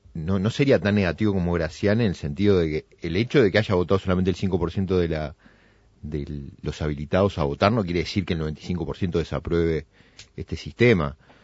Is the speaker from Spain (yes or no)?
no; Uruguay